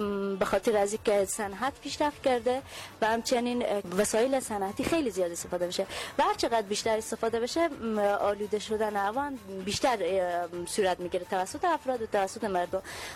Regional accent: Herat, Afghanistan; ما به ولایت هراتیم، نسبت به دیگه ولایت های همجوار یا پایتخت نشینا، آب و هوای ولایت ما خیلی خوبه

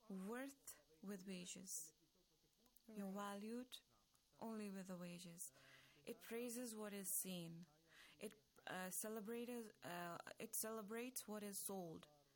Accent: Jammu and Kashmir, India; now in Qom, Iran; I hail from Indian Administrative Kashmir, and I've been living in Qom for some 10 years studying Islamic studies

